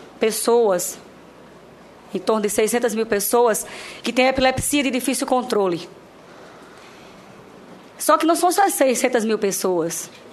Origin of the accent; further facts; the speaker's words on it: Paraíba, Brazil; eu sou da Paraíba, do Nordeste, desse grande Brasil. Sou mãe de Vitor.